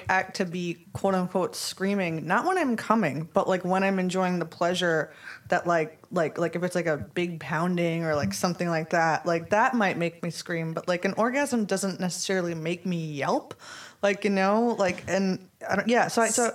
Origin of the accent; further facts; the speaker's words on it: New York, United States; you know, I'm a New Yorker and, you know, I've had roommates forever.